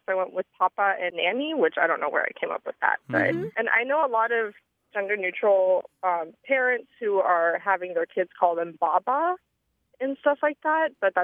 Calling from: San Diego, California, United States; I'm calling from San Diego, California.

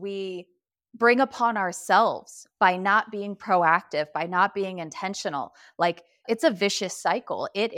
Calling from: Denver, Colorado, United States; And I'm calling in from Denver, Colorado, usually sunny, but not today.

